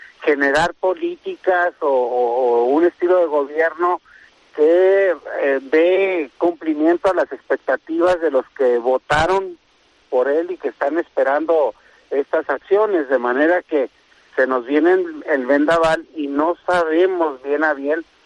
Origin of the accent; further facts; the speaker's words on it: Mexico; nosotros como mexicanos, es elevar las tasas de naturalización